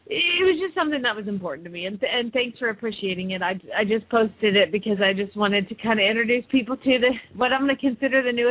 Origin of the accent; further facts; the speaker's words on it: Phoenix, Arizona, United States; from Phoenix, Arizona